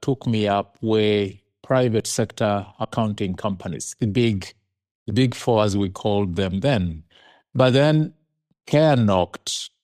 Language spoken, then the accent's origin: English; Uganda; born there; I was born in Uganda. I was born in poverty, around poverty.